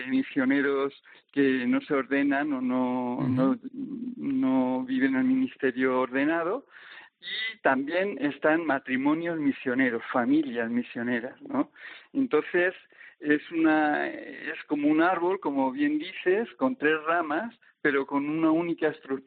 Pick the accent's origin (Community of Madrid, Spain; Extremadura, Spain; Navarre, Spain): Community of Madrid, Spain; Alcalá de Henares; soy madrileño, nací en Madrid, pero he vivido en Alcalá de Henares hasta los 20 años que empecé mi vida misionera.